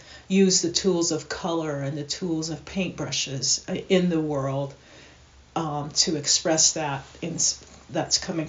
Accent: United States; from being growing up on the Navajo reservation and listening to traditional stories, listening to traditional ways of life

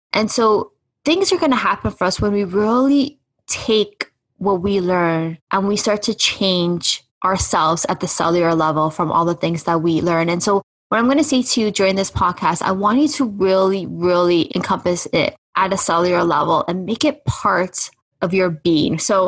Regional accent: Toronto, Ontario, Canada; I am from Toronto, Canada. I always say, you know where … is from? I'm from Toronto.

